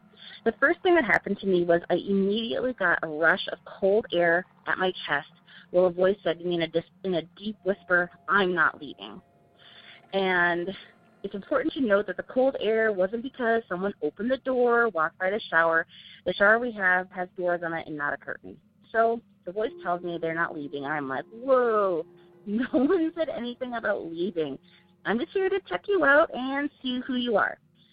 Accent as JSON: {"language": "English", "town": "Sioux Falls", "region": "South Dakota", "country": "United States", "said": "I am from Sioux Falls, South Dakota."}